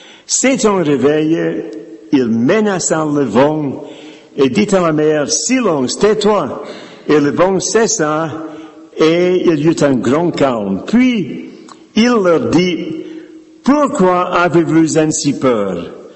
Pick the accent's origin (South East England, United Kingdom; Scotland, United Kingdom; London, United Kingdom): Scotland, United Kingdom; born there; French is a second language; j'ai un drôle d'accent, c'est pas ma faute, c'est parce que je suis né en Écosse.